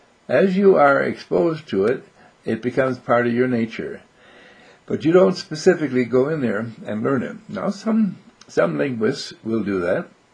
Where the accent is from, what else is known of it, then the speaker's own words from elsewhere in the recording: Wisconsin, United States; for instance, I'm from Wisconsin, and when I would be anywhere around the United States, people would say, oh, you're from the Midwest, or you're from Wisconsin.